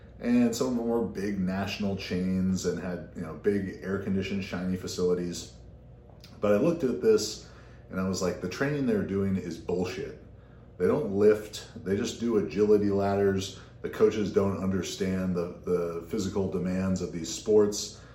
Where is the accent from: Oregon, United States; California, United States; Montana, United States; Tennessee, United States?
California, United States; growing up in Orange County, he trained out at different places